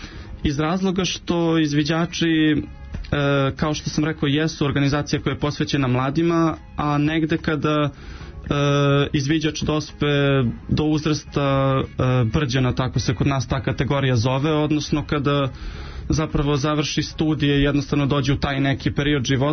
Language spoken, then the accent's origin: Serbian; Zaječar, Zaječar District, Serbia; ja sam inače iz Zaječara